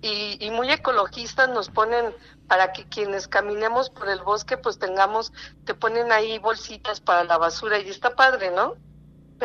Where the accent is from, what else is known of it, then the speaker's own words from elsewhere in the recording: Zapopan, Jalisco, Mexico; yo soy de Zapopan